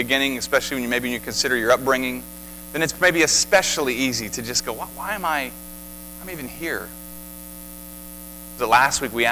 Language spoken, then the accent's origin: English; Defiance, Ohio, United States; I grew up in Defiance, which is a huge metropolitan area compared to McConnellsville